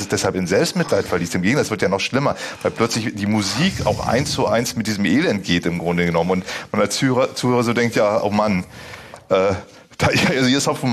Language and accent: German; Berlin, Germany; das kenne ich als Berliner auch